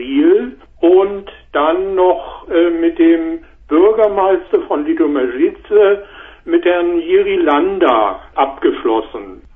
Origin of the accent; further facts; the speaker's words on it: Hamburg, Germany; ich bin in Hamburg groß geworden.